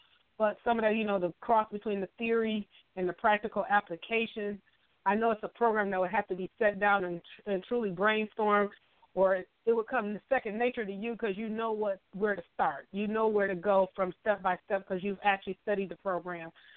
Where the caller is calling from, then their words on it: Flint, Michigan, United States; calling from up in Flint.